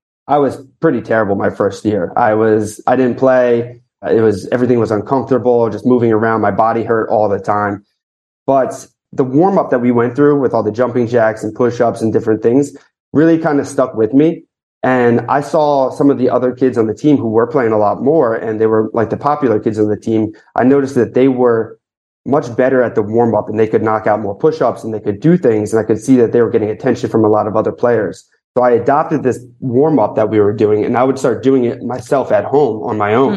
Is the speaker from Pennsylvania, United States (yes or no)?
yes; Springfield, Pennsylvania, United States; And then I was actually from Philadelphia, right outside of Philly.